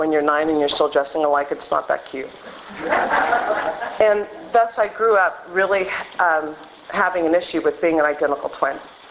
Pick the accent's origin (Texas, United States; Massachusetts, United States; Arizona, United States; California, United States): California, United States; West Hollywood; growing up in West Hollywood was a privilege for many reasons.